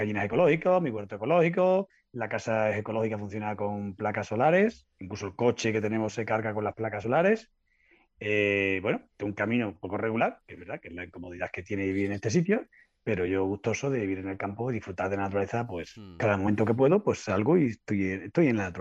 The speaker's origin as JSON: {"language": "Spanish", "town": "Almendralejo", "region": "Extremadura", "country": "Spain", "said": "yo procedo de una ciudad más grande, procedo de Almendralejo, que tiene unos 30,000+ habitantes. Uh-huh. Y bueno, me venía a vivir aquí porque quería vivir en contacto con la naturaleza."}